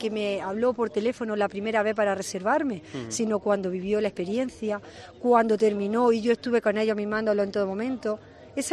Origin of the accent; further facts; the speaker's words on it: Torre del Campo, Andalusia, Spain; born there; also born or lived in Quesada; Efectivamente, yo nací en Torre del Campo. Soy torrecampeña de nacimiento y por motivo de trabajo pues me fui al Parque Natural de Cazorla Segura de La Villa y soy hija adoptiva de Quesada